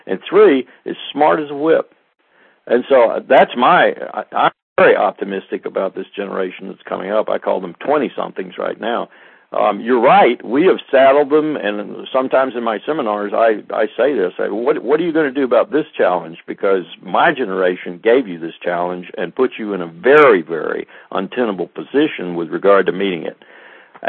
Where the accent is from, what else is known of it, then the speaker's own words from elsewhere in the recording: South Carolina, United States; I'm from South Carolina. I remember the day when you couldn't marry if it wasn't another white person.